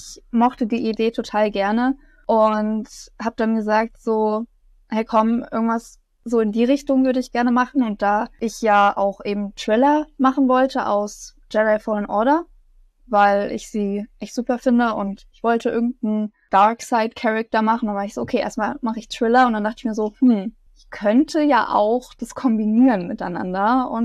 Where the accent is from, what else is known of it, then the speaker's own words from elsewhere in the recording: Bavaria, Germany; Ich bin 22 Jahre alt, ich bin Studentin, ich komme aus der Nähe von München